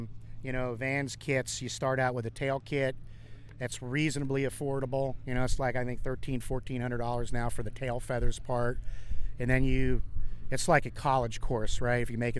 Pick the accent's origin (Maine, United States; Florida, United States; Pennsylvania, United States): Florida, United States; Fort Lauderdale; I grew up in South Florida. Oh, really? Like down in the Fort Lauderdale area.